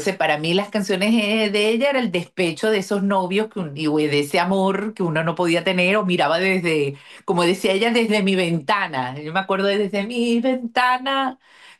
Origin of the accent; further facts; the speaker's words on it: Venezuela; en Venezuela, en la época más joven, yo recuerdo